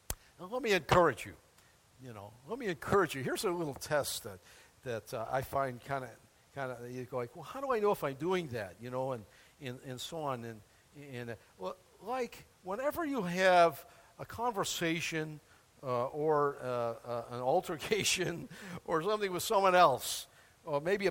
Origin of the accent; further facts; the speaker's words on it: New York, United States; I grew up in Niagara County